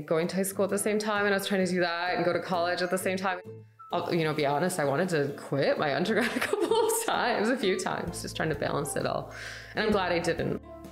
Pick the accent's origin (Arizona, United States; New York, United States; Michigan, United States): Michigan, United States; Flint; So I'm actually from Flint, Michigan.